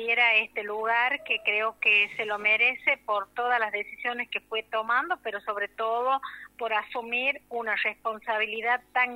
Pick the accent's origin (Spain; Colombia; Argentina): Argentina; entender que como argentino hay que defender todo lo que hemos logrado